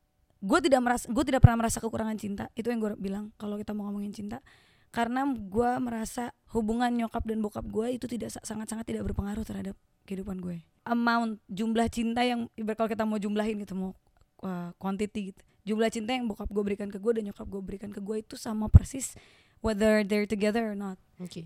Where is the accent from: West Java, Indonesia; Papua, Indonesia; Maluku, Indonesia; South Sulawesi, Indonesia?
West Java, Indonesia; Bekasi; Aku produk Bekasi sih kalau ngomongin masa kecil.